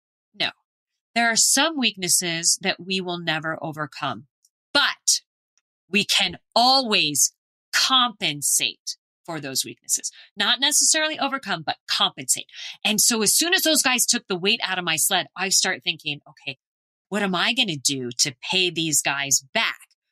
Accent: Phoenix, Arizona, United States; I grew up in Phoenix and I never got to do that.

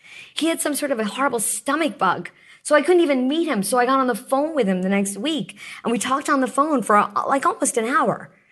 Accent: India; moved away; My dad founded the company and we immigrated from India, almost 40 years ago, because my dad started the company pretty quickly thereafter.

